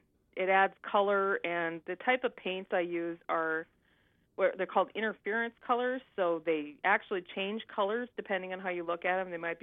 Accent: Fosston, Minnesota, United States; I grew up in Fauston, Minnesota. It's about 45 minutes from here, a very small town.

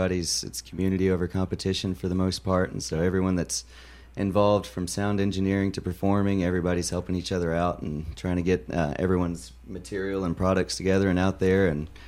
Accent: Mena, Arkansas, United States; moved away as an adult; also born or lived in Helena; now in Nashville, United States; I was born in Helena over on the opposite side of the state, and spent most of my life in Mena, though, and then graduated high school and moved straight to Nashville.

